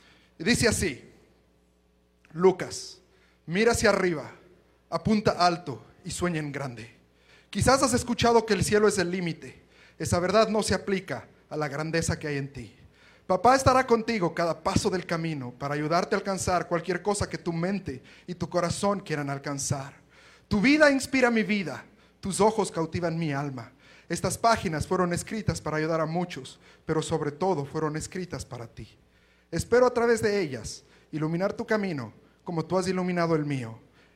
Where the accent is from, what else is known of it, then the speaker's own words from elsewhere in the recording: Ecuador; now in United States; tratando de descifrar de dónde soy. Porque es un acento que algunos dicen quizás argentino, mexicano, por ahí algo. Pero en verdad soy ecuatoriano. Vivo ya en Estados Unidos por 10 años